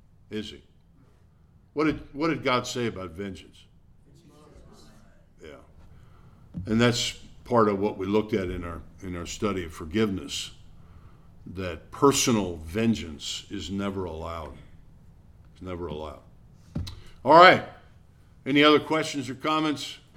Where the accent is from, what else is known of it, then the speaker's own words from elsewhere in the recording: Milwaukee, Wisconsin, United States; even my hometown of Milwaukee or Detroit?